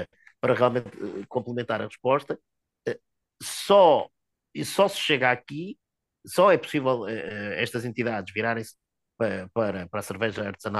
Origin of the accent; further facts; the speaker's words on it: Porto, Norte, Portugal; Sou aqui do Porto